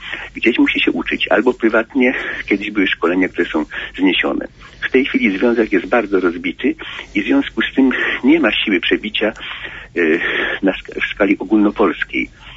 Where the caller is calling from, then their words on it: Opole, Opole Voivodeship, Poland; jestem z Opola.